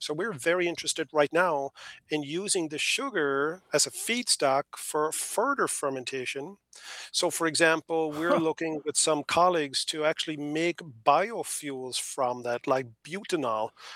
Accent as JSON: {"language": "English", "country": "Ireland", "tie": "born or raised there", "also_born_or_lived": "New Zealand", "said": "And so I grew up in Ireland and I lived in New Zealand."}